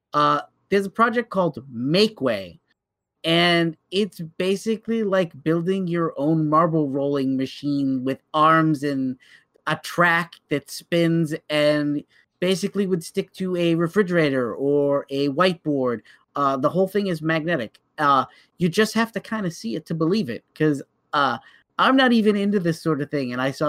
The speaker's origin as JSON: {"language": "English", "region": "Massachusetts", "country": "United States", "tie": "born or raised there", "said": "because I grew up just outside of Boston."}